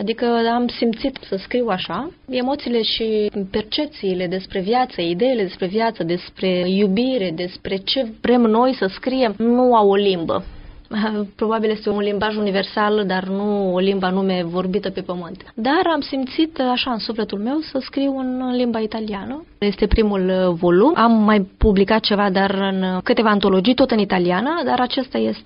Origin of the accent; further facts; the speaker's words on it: Bârlad, Vaslui County, Romania; moved away as an adult; now in Rome, Italy; Din Bârlad, județul Vaslui.